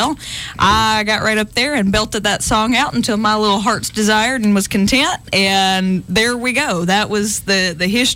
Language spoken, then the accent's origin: English; Prattville, Alabama, United States; From Prattville, Alabama. I'm the only one that's from Alabama in my family.